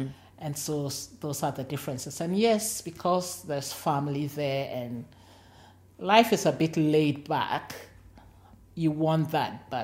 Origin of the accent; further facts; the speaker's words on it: Ghana; now in Australia; I picked up the British accent, and then when I went back to Ghana, even the people there were saying, you've changed.